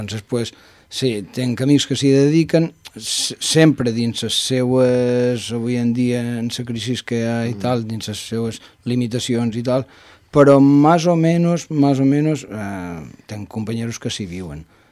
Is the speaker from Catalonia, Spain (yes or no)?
no; Palma, Balearic Islands, Spain; born there; jo vaig néixer a Palma de Mallorca, ara 5 anys vaig venir a viure aquí